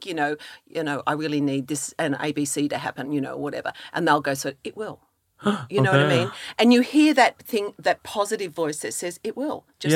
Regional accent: Ireland; I thought being the Irish here, we're bringing the magical unicorns.

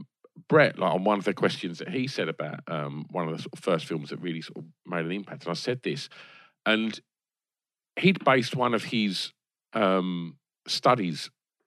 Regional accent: East of England, United Kingdom; it was far different from the, you know, from growing up in Essex, you know, but it just felt quite exciting

